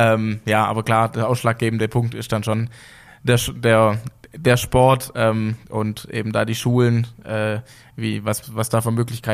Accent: Welzheim, Baden-Württemberg, Germany; also Welzheim ist mein Heimatort und wo ich früher Fußball gespielt habe

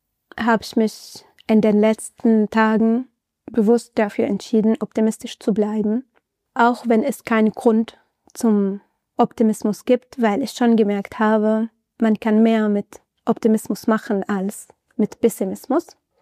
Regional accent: Syria; schon für mich als Syrerin

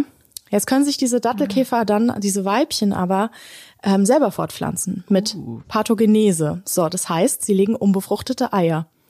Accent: Frankfurt, Hesse, Germany; jetzt gibt's relativ wenige Elefanten in Frankfurt, wo ich aufgewachsen bin.

